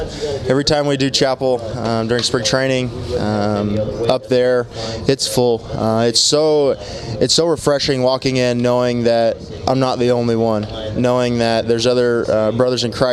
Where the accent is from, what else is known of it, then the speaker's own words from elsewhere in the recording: Ripley, Oklahoma, United States; I grew up just outside of Stillwater, in a little town called Ripley.